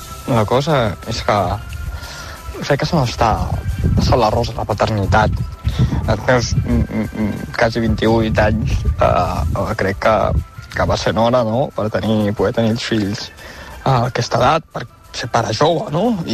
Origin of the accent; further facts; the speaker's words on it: L'Espunyola, Catalonia, Spain; del Berguedà, concretament de l'Espunyola.